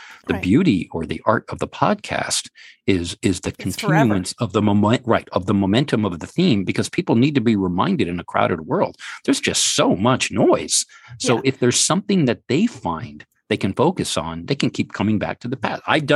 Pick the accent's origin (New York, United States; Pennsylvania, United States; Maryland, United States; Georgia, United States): New York, United States; West Point; And yet I grew up in West Point.